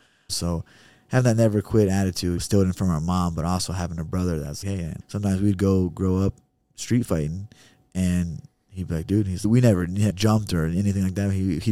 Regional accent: Ohio, United States; Man, I'm a kid from Ohio that had a dream.

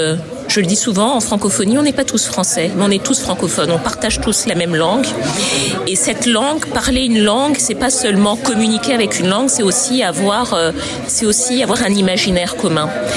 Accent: Brazzaville, Republic of the Congo; j'ai grandi au Congo, à Brazzaville, et j'ai fait toutes mes études au lycée français de Brazzaville.

